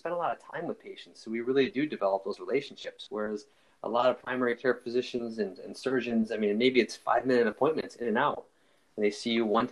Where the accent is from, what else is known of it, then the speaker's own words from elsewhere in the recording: Buffalo, New York, United States; So I'm from Buffalo. I got a lot of listeners back home.